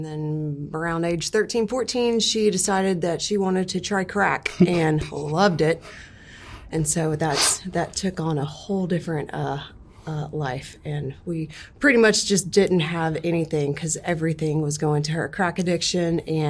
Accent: Memphis, Tennessee, United States; South Memphis.

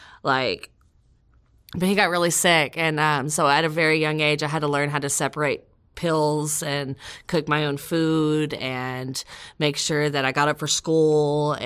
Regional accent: Texas, United States; I grew up in Texas, all over Texas. Being a gypsy, we kind of move around a lot.

